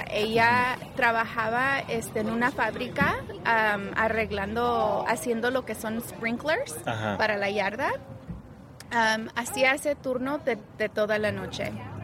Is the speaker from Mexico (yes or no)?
no; United States; cuando yo me estaba desarrollando de niña aquí en los Estados Unidos, porque no era ni americana ni era mexicana y batallé con bullies en la escuela.